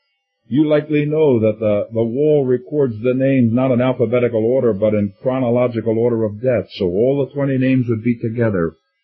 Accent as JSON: {"language": "English", "country": "United States", "said": "I'm aware that as an American, somehow, in some illogical way, that war was necessary supposedly for my country, and that those men apparently died for me."}